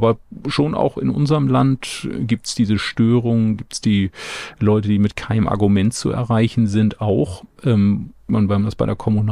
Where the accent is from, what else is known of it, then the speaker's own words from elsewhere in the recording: Eckernförde, Schleswig-Holstein, Germany; ich bin Schleswig-Holsteiner, komme aus Eckernförde, war früher schon Holstein-Fan